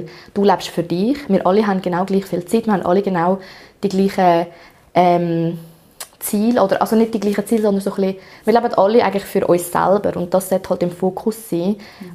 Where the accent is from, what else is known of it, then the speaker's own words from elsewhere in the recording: Lucerne, Switzerland; now in Aargau, Switzerland; ich bin im Kanton Luzern aufgewachsen. Und nachher sind wir in meiner letzten Klasse ins Aargau gezügelt.